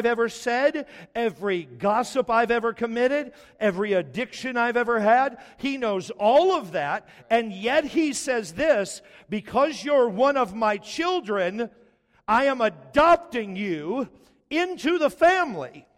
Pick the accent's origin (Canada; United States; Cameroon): United States; Texas; grew up in a Texas family. My parents are very intelligent. We just don't conjugate verbs. Because we're from Texas.